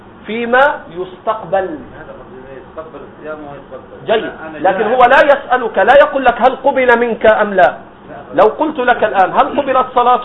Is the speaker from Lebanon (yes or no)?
no; Egypt; أنا أنكر على الشباب عندي في مصر